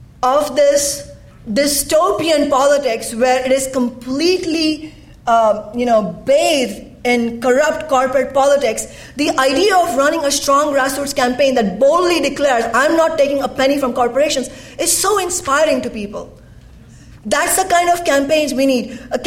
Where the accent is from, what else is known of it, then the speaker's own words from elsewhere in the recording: India; And you know, I come from India. We have a multitude of parties